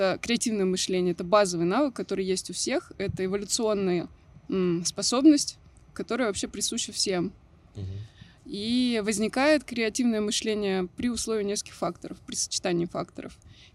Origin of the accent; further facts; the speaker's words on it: Siberia, Russia; now in Moscow, Russia; Я родилась в Сибири. И выросла в Сибири.